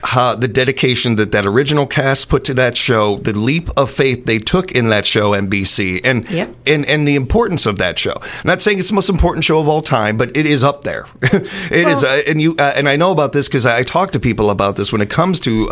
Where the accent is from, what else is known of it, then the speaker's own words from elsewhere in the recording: Illinois, United States; They found out I was from Illinois, too.